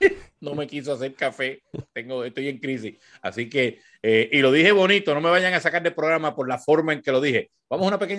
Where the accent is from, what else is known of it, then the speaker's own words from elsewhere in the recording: Corozal, Puerto Rico; Yo soy natural de Corozal. Hace 5 años que no vivo en Corozal, pero soy corozaleño.